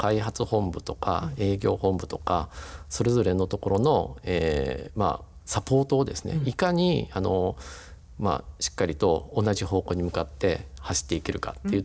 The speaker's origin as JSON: {"language": "Japanese", "town": "Kashima", "region": "Saga", "country": "Japan", "tie": "born or raised there", "said": "私の生まれ育った佐賀県鹿島市っていうのは有明海側に面している町なんですね。"}